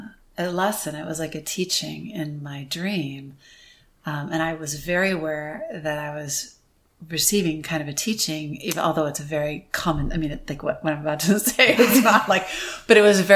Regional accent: Thousand Oaks, California, United States; also born or lived in Santa Barbara / Michigan; I'm from Thousand Oaks, California. My mom, my parents were divorced when I was young. So my dad was always in Santa Barbara. So I spent a lot of time in Santa Barbara. She moved us, we moved with her to Michigan.

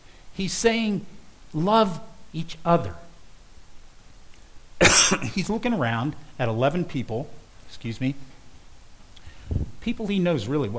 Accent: United States; This is not how I think. I'm an American, I'm an individual.

